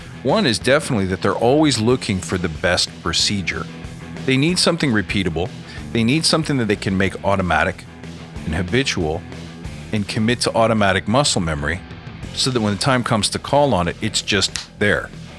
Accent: Kingston, Ontario, Canada; So I meet Scott, and he lives in Kingston, which is my hometown.

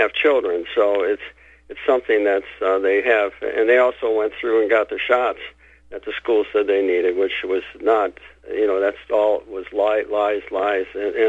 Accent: Michigan, United States; And I'm from Northern Michigan

